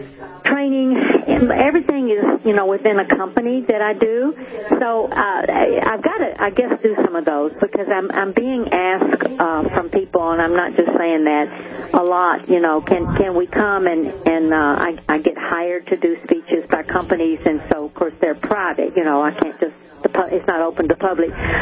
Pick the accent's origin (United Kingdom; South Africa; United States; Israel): United States; Tennessee; I was raised in Tennessee in poverty